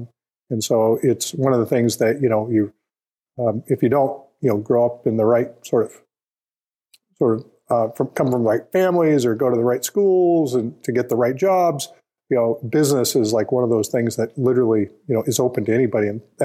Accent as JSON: {"language": "English", "region": "Alberta", "country": "Canada", "tie": "born there", "said": "fellow Canadian, I was born actually in Alberta, up in northern, north of Edmonton."}